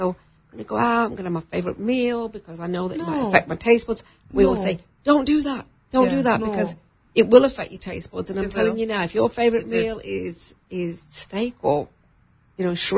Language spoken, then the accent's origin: English; Blackpool, North West England, United Kingdom; I mean, I'm from Blackpool in England.